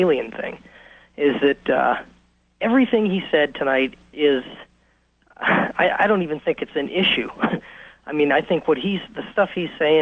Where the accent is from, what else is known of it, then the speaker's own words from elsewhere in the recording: Pennsylvania, United States; Hey, Art. I'm from Pennsylvania.